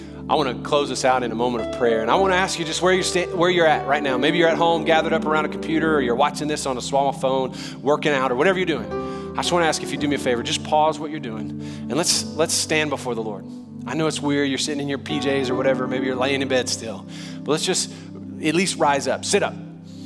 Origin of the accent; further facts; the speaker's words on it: New Orleans, Louisiana, United States; I'm from New Orleans originally, and racial diversity has always been a part of my narrative, my story.